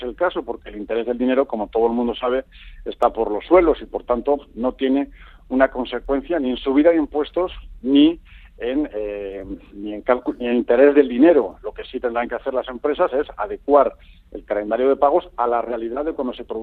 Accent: Basque Country, Spain; por ejemplo, en mi tierra, en Álava

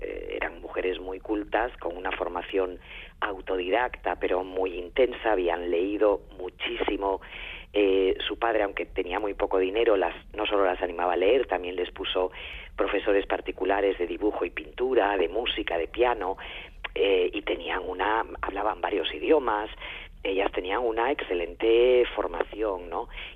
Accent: Asturias, Spain; also born or lived in Madrid; Yo soy del norte, como vosotros, soy asturiana, y sin lluvia no sé vivir. He vivido 30 años en Madrid y no sabéis lo que es.

